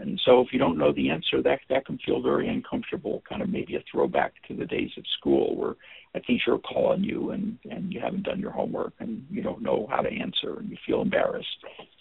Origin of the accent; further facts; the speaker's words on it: Monterey, California, United States; I'm from Monterey.